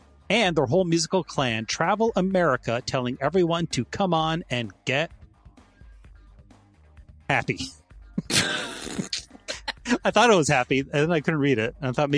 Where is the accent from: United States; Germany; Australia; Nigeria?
United States; the South; accent: southern; It's my southern accent.